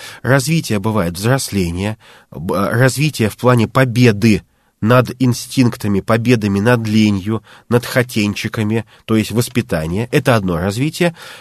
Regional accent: Saint Petersburg, Russia; Ну, я же из Петербурга

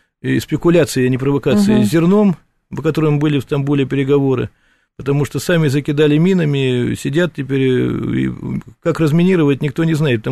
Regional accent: Bryansk Oblast, Russia; Я сам родом из Брянщины, на границе. У меня поселок Белая Березка у нас, который обстреливается.

